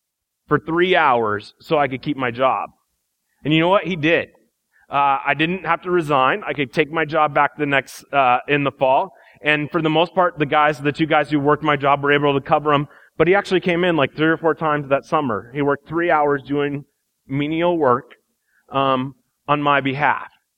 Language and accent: English; Midwest, United States; Because I grew up in the Midwest, and I worked for a bank